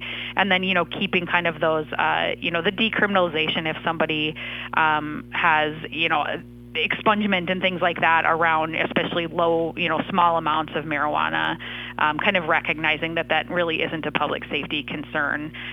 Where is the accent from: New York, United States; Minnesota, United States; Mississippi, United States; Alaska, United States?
Minnesota, United States; Cass Lake; I grew up in the Cass Lake area